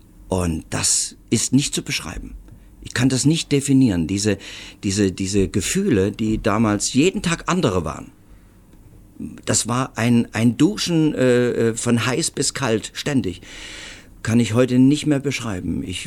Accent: Germany; meine Jugend war in der DDR

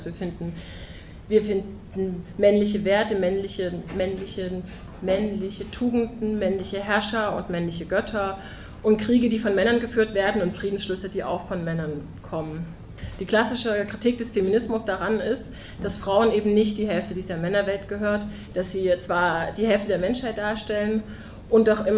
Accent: Leipzig, Saxony, Germany; Ich komme aus Leipzig

